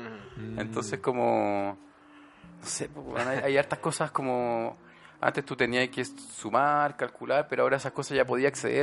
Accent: Chile; Pero tú cachai que eso nosotros como chilenos lo vivimos más que sí, otros lados

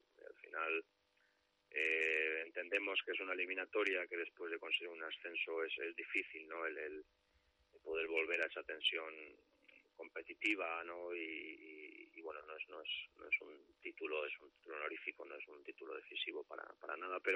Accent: Vitoria, Basque Country, Spain; now in Reus, Spain; como siempre digo, la Vitoria es mi tierra, Reus ahora mismo es mi casa y qué más puedo pedir

